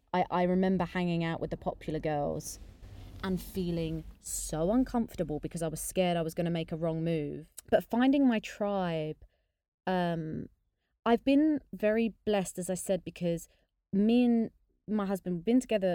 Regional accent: United Kingdom; I'm like, oh no, like I'm not Indian enough, and I feel like I can't represent that group. But then I'm like, you know, I'm very, very British

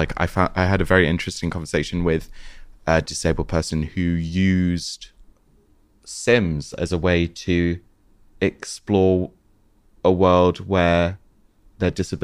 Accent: London, United Kingdom; growing up in London, the roads didn't look that straight and the houses weren't that big

